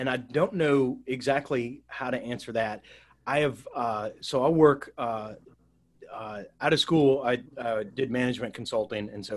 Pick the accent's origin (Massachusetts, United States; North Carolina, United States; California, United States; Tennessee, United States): Tennessee, United States; Nashville; He's from the Mobile area, and I'm from Nashville, and we met in school there in Tuscaloosa.